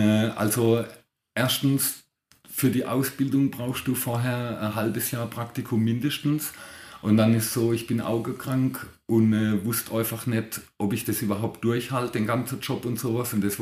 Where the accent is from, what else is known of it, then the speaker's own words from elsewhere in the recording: Eppingen, Baden-Württemberg, Germany; weil ich zu viel Heimweh gehabt, einfach nach Eppingen, wo ich herkomme.